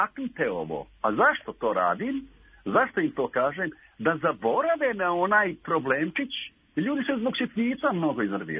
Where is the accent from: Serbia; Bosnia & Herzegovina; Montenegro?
Bosnia & Herzegovina; Ja sam Bosanac